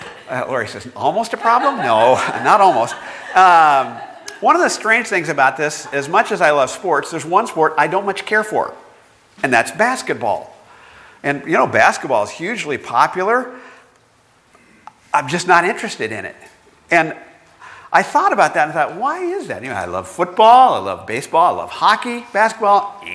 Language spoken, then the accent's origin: English; Bakersfield, California, United States; and where I grew up in Bakersfield back then, they had a lot of basketball teams in high school.